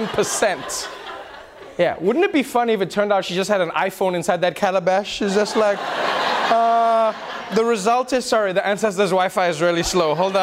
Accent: South Africa; Let's talk about South Africa, my home country and place where I have many outstanding warrants.

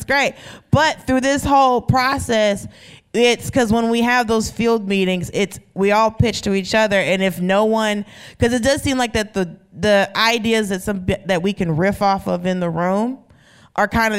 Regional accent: Georgia, United States; And I'm from Georgia.

